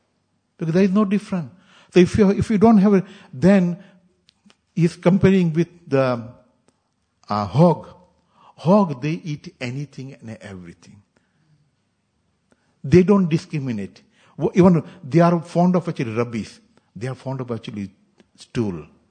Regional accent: India; English is a second language; When I went to India, I'm from India, but actually when I went to India again

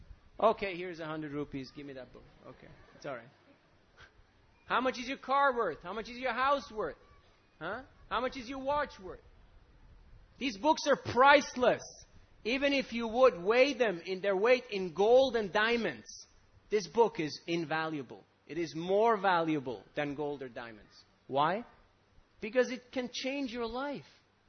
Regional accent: Switzerland; English is a second language; I'm from Switzerland, you know. I used to ski and I was a hockey player playing ice hockey.

